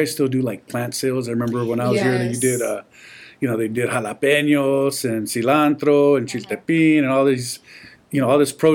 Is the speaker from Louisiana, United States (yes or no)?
no; Tucson, Arizona, United States; And I grew up here in Tucson, went to Sunnyside High School, and we didn't have these programs.